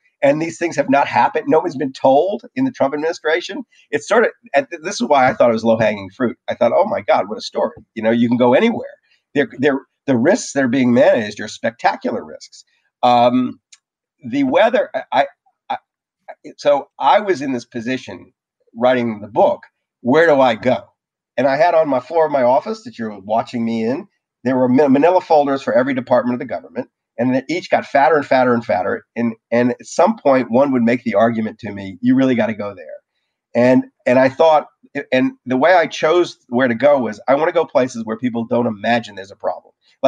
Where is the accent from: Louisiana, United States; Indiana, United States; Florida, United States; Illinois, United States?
Louisiana, United States; New Orleans; I grew up in New Orleans. When I was growing up in New Orleans, the way you found out whether a hurricane was about to hit was you went outside, you know?